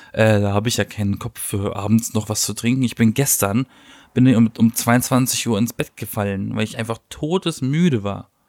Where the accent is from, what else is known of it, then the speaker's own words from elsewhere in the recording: Baden-Baden, Baden-Württemberg, Germany; weil ich komme ja aus Baden-Baden, das ist ja so das Nest der reichen Menschen und auch der Neureichen besonders.